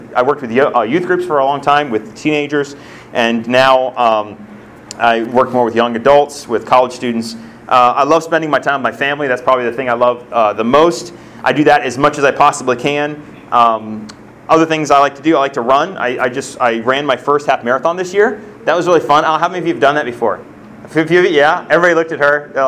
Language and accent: English; South Carolina, United States; I'm a Southerner. I grew up in South Carolina. I am a Southerner at heart. It's just who I am.